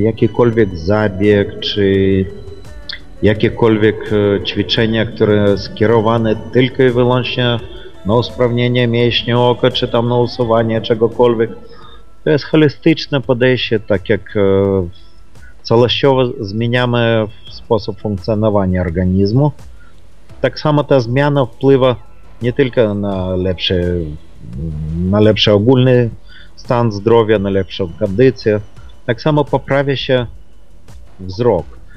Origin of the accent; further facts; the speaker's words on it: Ukraine; Pochodzę z Ukrainy.